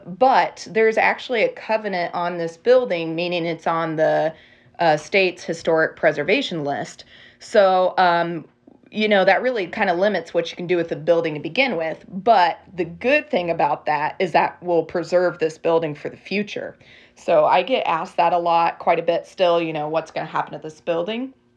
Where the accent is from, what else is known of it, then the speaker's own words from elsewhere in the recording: Irving, Texas, United States; And so even though I grew up in Irving, I still went to school here